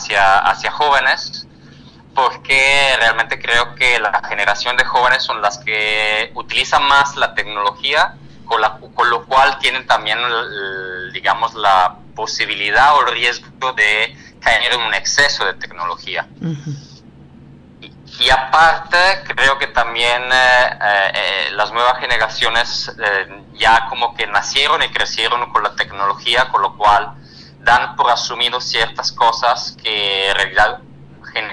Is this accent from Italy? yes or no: yes; Italy; now in Guadalajara, Mexico; yo soy artista italiano, pero ahora me ubico como de base en Guadalajara